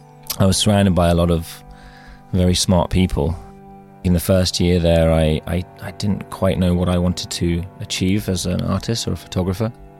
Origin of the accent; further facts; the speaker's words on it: Walsall, West Midlands, United Kingdom; I was brought up in Walsall, just outside of Birmingham.